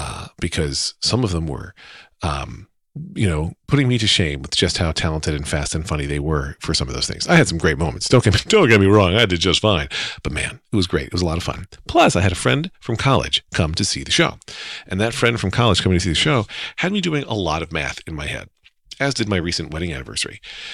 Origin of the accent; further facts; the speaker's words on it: Louisiana, United States; I'm from Louisiana. I'm like, we put the easy in Louisiana.